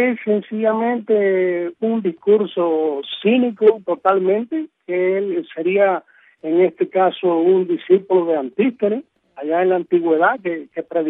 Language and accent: Spanish; Puerto Padre, Las Tunas, Cuba; la suerte que yo no tengo aquí en Puerto Padre, en mi tierra